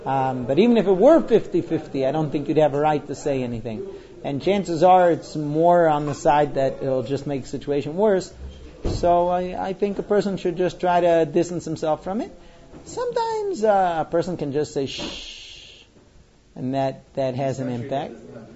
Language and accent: English; Israel; born there; first language he; English is a second language; I was born talking Hebrew, you know, I was here. My mother tongue is Hebrew, and even so, I didn't grow up here